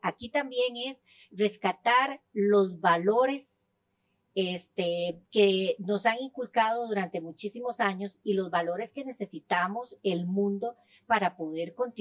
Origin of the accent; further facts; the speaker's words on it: Costa Rica; yo como consumidora costarricense